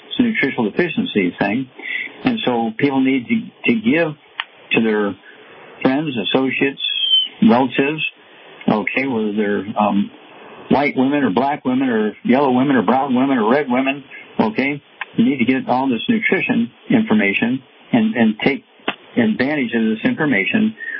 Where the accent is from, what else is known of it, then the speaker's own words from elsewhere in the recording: Missouri, United States; And Chuck, let's go to Missouri, my home state, and let's see here, William.